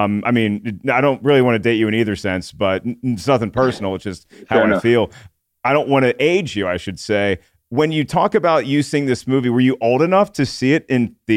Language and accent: English; North Carolina, United States; I'm from North Carolina.